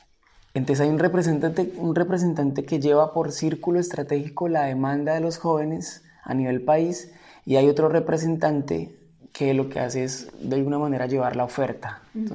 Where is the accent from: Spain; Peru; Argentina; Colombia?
Colombia; vengo de Colombia y represento la Red Nacional de Jóvenes Rurales en Colombia.